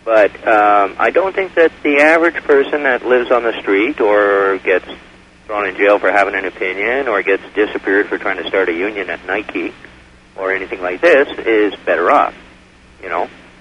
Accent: Montreal, Quebec, Canada; Yeah. I'm from Montreal

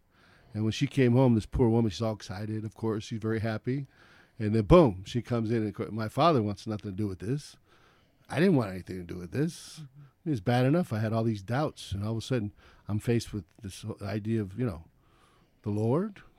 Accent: North Hollywood, California, United States; born or raised there

